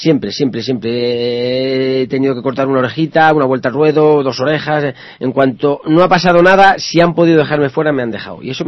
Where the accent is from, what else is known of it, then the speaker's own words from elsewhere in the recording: Fuenlabrada, Community of Madrid, Spain; Sí, no, y además soy de Fuenlabrada